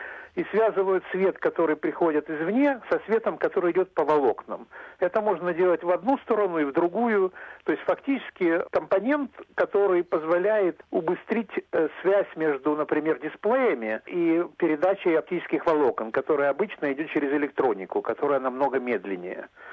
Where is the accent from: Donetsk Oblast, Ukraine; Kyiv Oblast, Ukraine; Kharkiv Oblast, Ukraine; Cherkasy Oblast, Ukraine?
Kharkiv Oblast, Ukraine; Kharkiv; moved away; на самом деле я сам не из России, я из Харькова, из Украины.